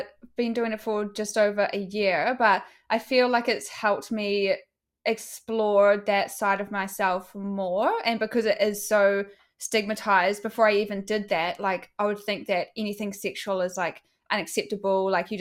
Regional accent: New Zealand; because I'm from New Zealand and I can't get government assistance

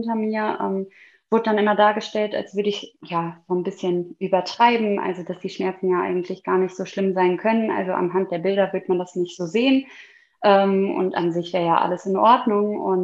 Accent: North Rhine-Westphalia, Germany; ich komme aus dem Ruhrgebiet, also quasi aus dem Herzen des Ruhrgebietes. Und ich bin 30 Jahre alt

